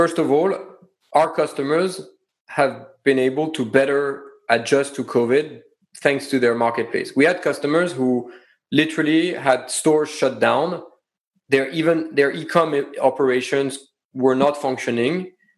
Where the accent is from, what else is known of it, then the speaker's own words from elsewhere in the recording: France; accent: French; English is a second language; In France, the people are still in the office at 7. Like my French accent, I hope.